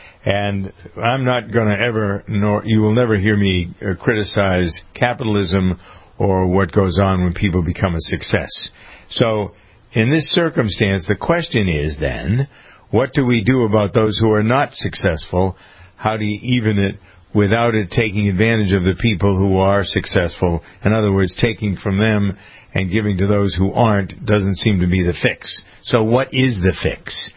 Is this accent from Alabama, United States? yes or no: no; Framingham, Massachusetts, United States; My hometown of Framingham saw something.